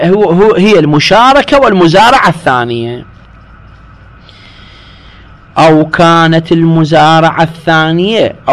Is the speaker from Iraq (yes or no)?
yes; Iraq; احنا مثلا عندنا في العراق